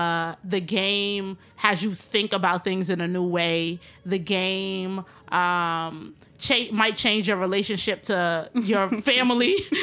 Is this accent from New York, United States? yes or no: yes; Queens, New York, United States; Oh, I'm not from Brooklyn at all. I'm from Southside Jamaica, Queens, baby.